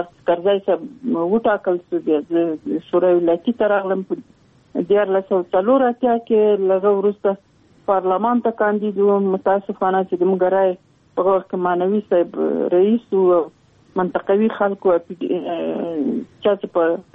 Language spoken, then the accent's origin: Pashto; Sarkhab, Logar, Afghanistan; زه د لوګر ولایت یم، د محمد اغې ولسوالۍ او د سرخاو د کلي.